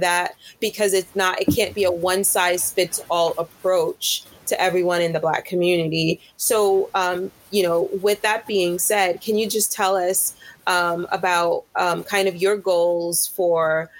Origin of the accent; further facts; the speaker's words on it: Brooklyn, New York, United States; because I also grew up in Brooklyn, and being Caribbean, being Jamaican